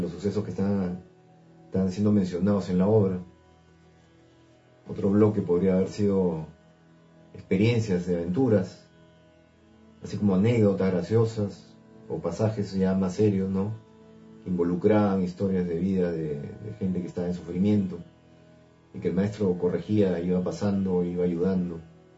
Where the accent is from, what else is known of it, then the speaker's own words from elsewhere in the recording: Lima, Peru; soy de Lima, Perú y pertenezco al grupo de lectores de la obra de la Fraternidad Cristiana Universal